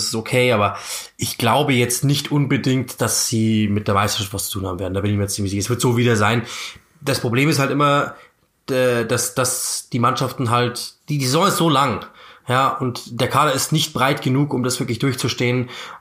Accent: Germany; also ich glaube nach Norwich für mich als Deutscher

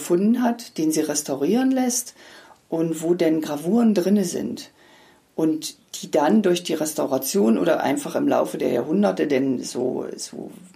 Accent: Magdeburg, Saxony-Anhalt, Germany; born there; Ich komme ja aus Magdeburg gebürtig.

